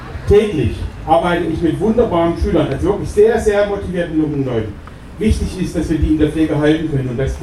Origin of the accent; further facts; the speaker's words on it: Bad Kötzting, Bavaria, Germany; Ich komme aus Bad Kotzing.